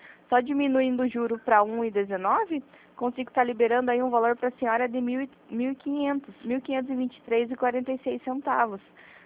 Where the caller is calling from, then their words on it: Guarapuava, Paraná, Brazil; Eu estou falando de Guarapuava, Paraná.